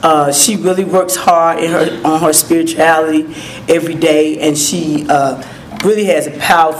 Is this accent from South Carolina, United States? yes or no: no; Birmingham, Alabama, United States; we're from Birmingham, Alabama.